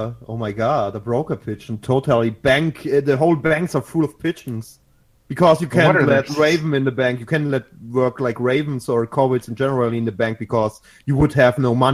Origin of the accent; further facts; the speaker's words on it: Regensburg, Bavaria, Germany; now from Berlin to Regensburg to my hometown